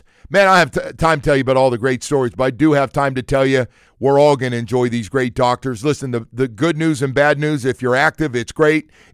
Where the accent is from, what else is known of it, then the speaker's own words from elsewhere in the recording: California, United States; I said, I'm from California.